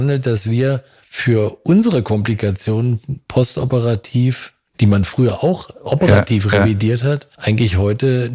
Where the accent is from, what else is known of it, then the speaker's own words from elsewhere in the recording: Berlin, Germany; Ja, also ich bin geboren in Berlin und bin da auch aufgewachsen, habe da studiert und habe an der Charité meine Ausbildung zum Allgemein- und Viszeralchirurgen absolviert.